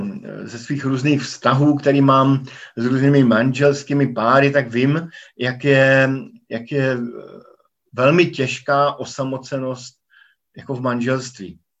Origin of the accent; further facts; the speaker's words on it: Brno, South Moravian Region, Czechia; now in Bratislava, Slovakia; jsem kazatelem v Bratislavě, rodem jsem z Brna